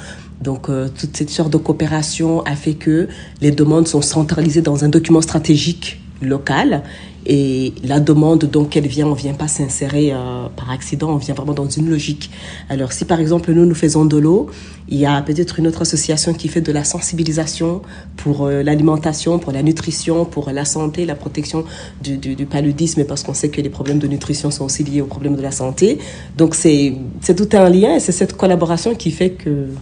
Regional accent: Belgium; also born or lived in Rwanda / Senegal / Niger; mais je suis de Belgique, du Rwanda, j'ai vécu au Sénégal et au Niger.

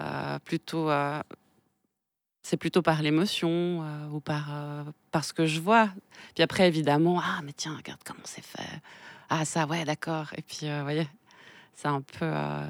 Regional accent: Geneva, Switzerland; now in Lausanne, Switzerland; j'ai grandi à Genève et je suis venue donc à Lausanne pour étudier.

